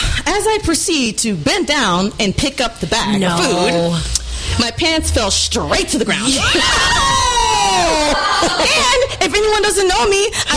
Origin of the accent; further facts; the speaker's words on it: Texas, United States; I like to party. Again, I am from Texas.